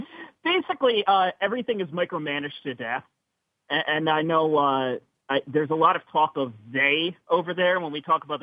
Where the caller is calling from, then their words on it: Manhattan, New York, United States; calling from Manhattan.